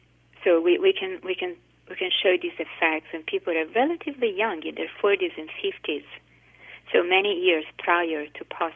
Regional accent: Italy; also born or lived in United States; I grew up in Italy, and I can attest to how different the diet there is from the United States, and I lived in the States long enough to really appreciate the difference.

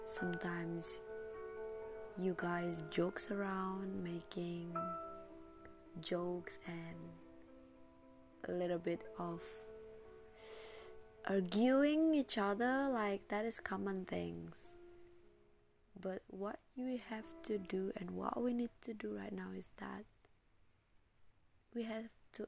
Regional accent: Indonesia; English is a second language; I just want to switch my language with Indonesian language because I'm from Indonesia.

